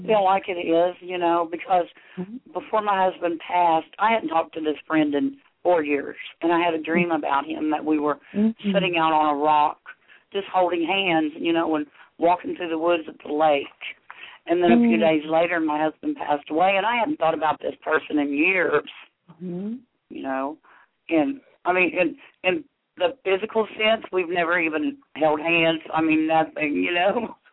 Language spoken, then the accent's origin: English; Oklahoma, United States; And I'm from Oklahoma.